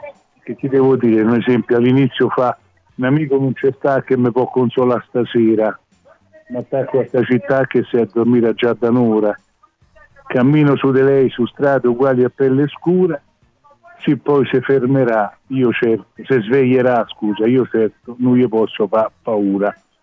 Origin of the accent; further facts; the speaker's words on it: Rome, Lazio, Italy; now in Gorga, Italy; Io sono nato a Roma, a Monte Mario, sono prima vallino doc, insomma, capito?